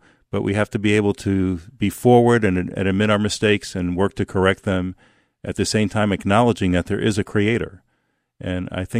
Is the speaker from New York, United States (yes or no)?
yes; Bethpage, New York, United States; I grew up on Long Island and in New York City, back and forth. Started out in Bethpage on Long Island, went to high school out there